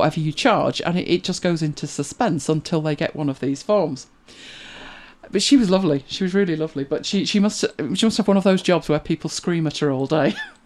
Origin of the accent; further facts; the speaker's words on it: England, United Kingdom; So I explained that I'm from England